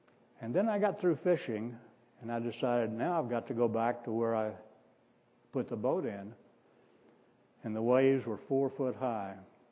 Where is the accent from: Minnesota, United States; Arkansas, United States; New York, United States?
Arkansas, United States; I grew up in Arkansas, and storms are just a part of life there.